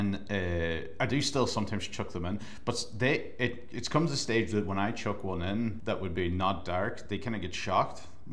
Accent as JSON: {"language": "English", "country": "Ireland", "said": "if I go on stage and just start off with like, \"Oh, I'm Irish."}